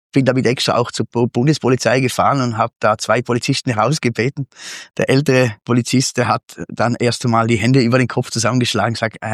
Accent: Imst, Tyrol, Austria; also born or lived in Innsbruck; Ja, ich bin geboren in Innsbruck, bin nach 4 Monaten nach Imst gekommen, bin dort aufgewachsen, in die Schule gegangen. Mein Weg führte mich dann nach Vorarlberg.

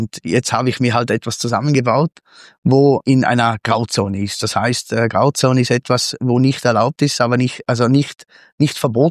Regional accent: Imst, Tyrol, Austria; also born or lived in Innsbruck; Ja, ich bin geboren in Innsbruck, bin nach 4 Monaten nach Imst gekommen, bin dort aufgewachsen, in die Schule gegangen. Mein Weg führte mich dann nach Vorarlberg.

